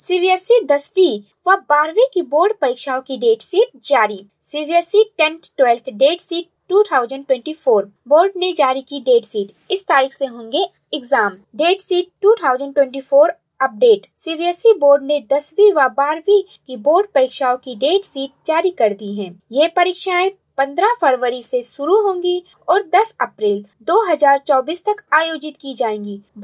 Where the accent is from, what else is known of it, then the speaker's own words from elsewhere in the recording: Uttar Pradesh, India; और मैं गोंडा जिले से हूँ।